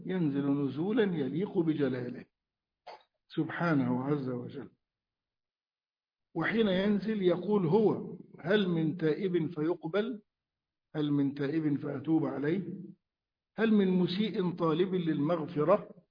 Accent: Egypt

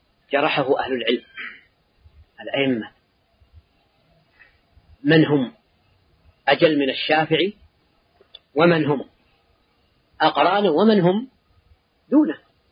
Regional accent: Saudi Arabia; لإخواننا السعودية في بلادنا السعودية

